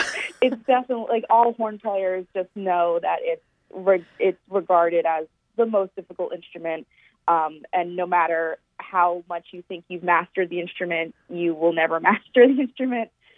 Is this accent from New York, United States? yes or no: yes; Long Island, New York, United States; born there; also born or lived in Brooklyn; So originally I am from the New York City area. I was born on Long Island, New York.